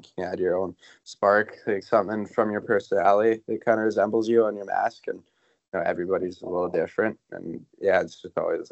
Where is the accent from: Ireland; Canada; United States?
Canada; North Vancouver, British Columbia; growing up on the North Shore, there's so much biking and snowboarding, so I did that a lot with my friends.